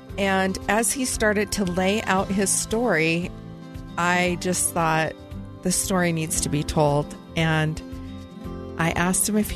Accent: Sacramento, California, United States; I'm from Sacramento.

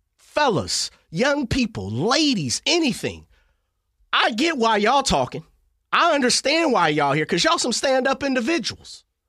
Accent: Sacramento, California, United States; as somebody born and raised in Sacramento

